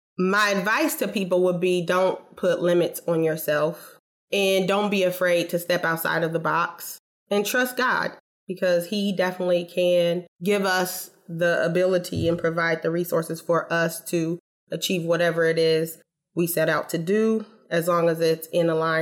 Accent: Marion, Indiana, United States; I'm from Marion, Indiana. It's about 60 miles north from Indianapolis. I moved here after graduating from college. I went to Indiana Wesleyan in Marion in my hometown.

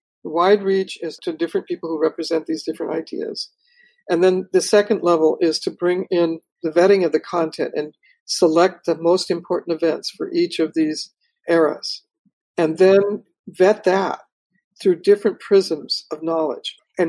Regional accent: Pacoima, California, United States; I grew up in Pacoima and we were at war all the time, right?

